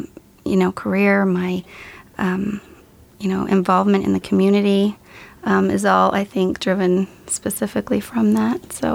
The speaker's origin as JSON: {"language": "English", "region": "Utah", "country": "United States", "tie": "born or raised there", "said": "And I grew up in Utah, and Utah's kind of has a little fame from the Utah Shakespearean Festival in Cedar City"}